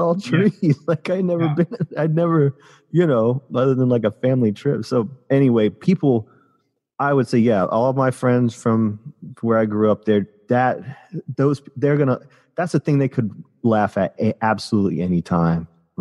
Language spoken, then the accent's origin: English; Doraville, Georgia, United States; because I'm from Doraville. And I remember when that place was being built, and Doraville Station was ended up being my key to everything.